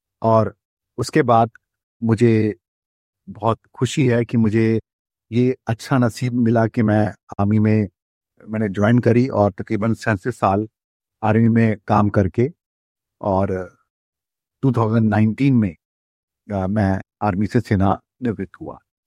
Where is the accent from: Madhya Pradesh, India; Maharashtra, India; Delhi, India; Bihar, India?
Delhi, India; born there; मैं दिल्ली में जन्मा हूँ, पैदा हुआ हूँ और एक साधारण परिवार से था।